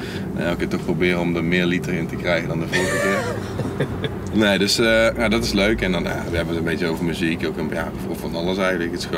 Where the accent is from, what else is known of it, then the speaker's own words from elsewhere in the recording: North Brabant, Netherlands; ik ben wel wat dat betreft ben ik wel echt een Brabander.